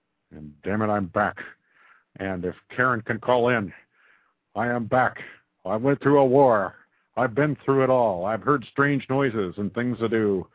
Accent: El Paso, Texas, United States; born there; I was born in the south, you know. I was born as far west to south as you can get. I was born in El Paso, Texas, and I am very proud of that.

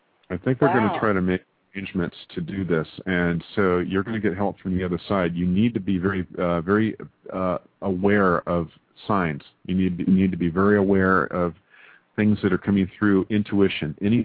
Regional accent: El Paso, Texas, United States; born there; Well, I was born in El Paso

